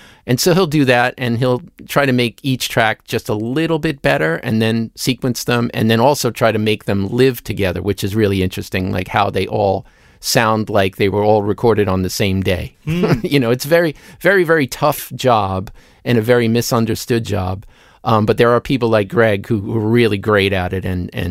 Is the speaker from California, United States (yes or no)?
no; Queens, New York, United States; Well, I grew up in Queens, spent a little time in Long Island, but not much, mostly in Queens.